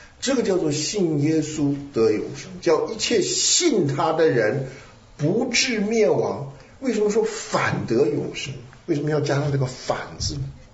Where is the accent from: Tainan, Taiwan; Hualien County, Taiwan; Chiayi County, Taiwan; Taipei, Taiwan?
Taipei, Taiwan; 我是从台北来的。